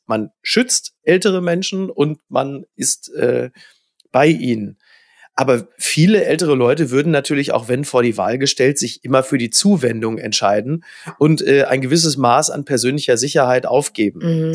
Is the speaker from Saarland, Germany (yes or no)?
no; Castrop-Rauxel, North Rhine-Westphalia, Germany; dass das Stadtfest in meiner Heimatstadt Castrop-Rauxel abgesagt ist